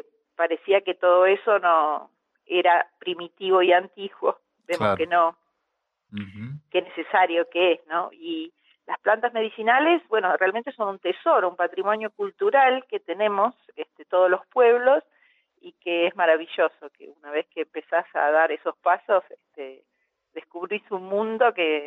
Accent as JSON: {"language": "Spanish", "region": "Córdoba", "country": "Argentina", "moved": "yes", "lives_now": "Buenos Aires, Argentina", "said": "yo soy cordobesa y en mi familia, en mi infancia usábamos plantas también. Después cuando nos vinimos a Buenos Aires, dejamos de consumirlas."}